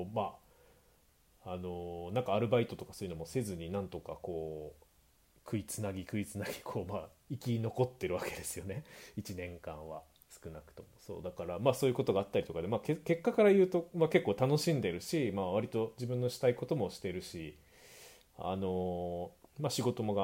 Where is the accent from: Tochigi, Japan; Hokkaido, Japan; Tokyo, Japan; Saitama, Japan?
Tokyo, Japan; Nerima; 僕も地元は東京都の練馬区っていうところなんで、まあ、そこからだいぶ遠いんでね、もう飛行機じゃないと行ったりできないんで